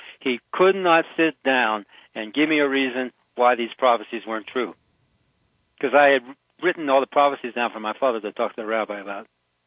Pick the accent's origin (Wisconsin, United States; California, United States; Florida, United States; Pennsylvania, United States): Pennsylvania, United States; Pittsburgh; born there; I was born in Pittsburgh.